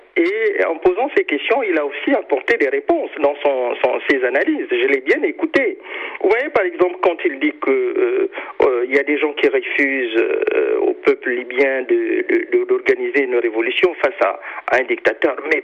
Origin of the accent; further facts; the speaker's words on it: Gabon; Je vous prends le cas de mon pays d'origine. Vous savez qu'en ce moment, il y a des leaders des syndicats des enseignants de l'enseignement au Gabon